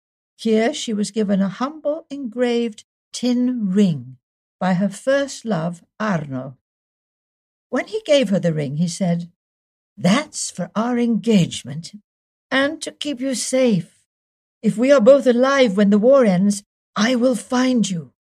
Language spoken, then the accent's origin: English; England, United Kingdom; I am English, and I have done my best.